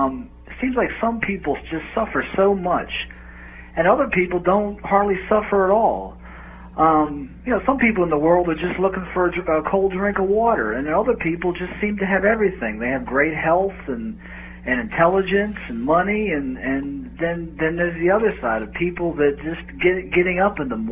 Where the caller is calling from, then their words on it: Locust Grove, Virginia, United States; From Locust Grove, Virginia.